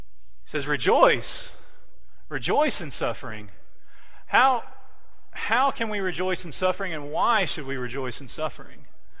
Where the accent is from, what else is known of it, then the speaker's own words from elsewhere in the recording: United States; if you can't tell, I'm not from here, I'm from the States